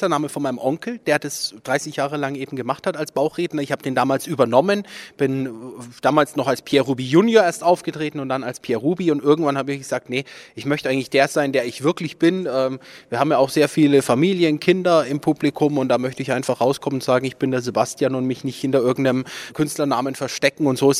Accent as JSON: {"language": "German", "town": "Würzburg", "region": "Bavaria", "country": "Germany", "said": "auf der Landesgartenschau in Würzburg, meine Heimat, da wo ich herkomme."}